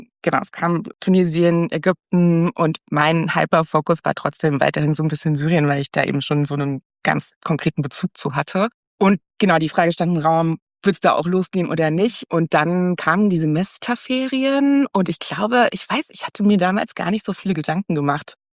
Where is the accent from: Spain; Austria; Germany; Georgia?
Germany; Leipzig, Saxony; Also ich komme ursprünglich aus Leipzig